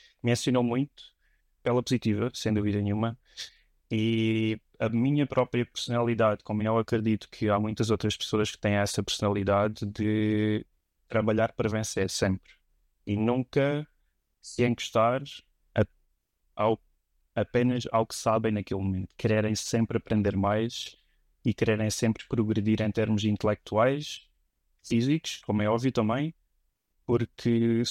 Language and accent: Portuguese; Algarve, Portugal; moved away; eu, no caso de Monchique, por exemplo, ou do Algarve, amigos do Algarve, eu já saí do Algarve já há 12 anos.